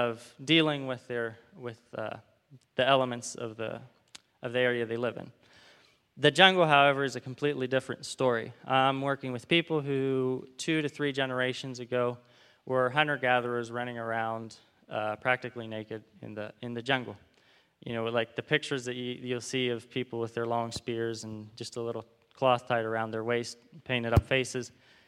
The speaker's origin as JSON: {"language": "English", "country": "Panama", "tie": "born or raised there", "said": "I grew up in Panama. My parents were self-supporting missionaries"}